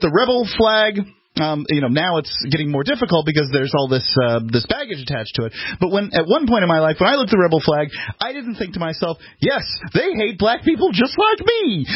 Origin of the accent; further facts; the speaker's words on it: Sarasota, Florida, United States; Now, I am from the South. I'm from Florida, and perhaps there's, you know, Sarasota, Florida, perhaps there's something more deep south than where I'm from.